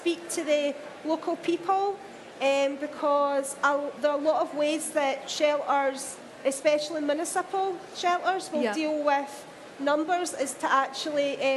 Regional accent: Scotland, United Kingdom; So that, but because obviously I adopted her and I'm Scottish, that's why she's here.

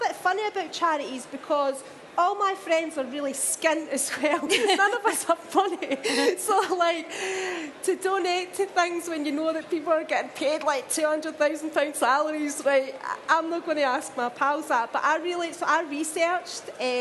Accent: Scotland, United Kingdom; So that, but because obviously I adopted her and I'm Scottish, that's why she's here.

